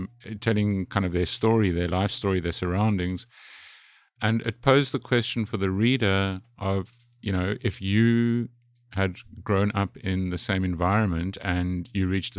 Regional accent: South Africa; or as a South African, you don't read it the same way as you would Nordic crime or something like that.

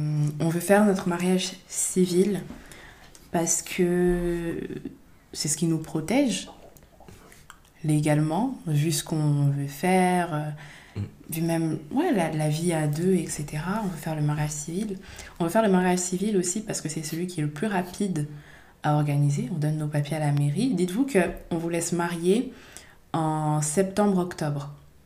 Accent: Switzerland; moi je venais de Suisse, donc j'ai dû payer mes

